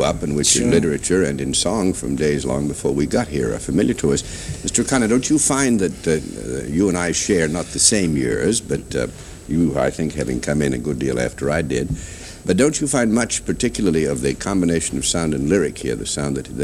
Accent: Ireland; As an Irishman, they've never had an opportunity like this in recent years, so I will.

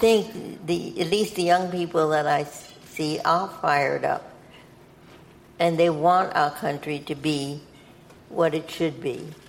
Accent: Brooklyn, New York, United States; What we had in common is that we were both born and bred in Brooklyn, New York.

